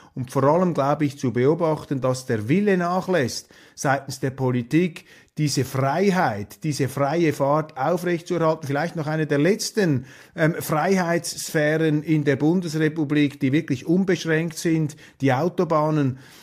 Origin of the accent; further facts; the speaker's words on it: Switzerland; als Schweizer schüttelt man sowieso nur den Kopf, wenn man diese Brandmauern sieht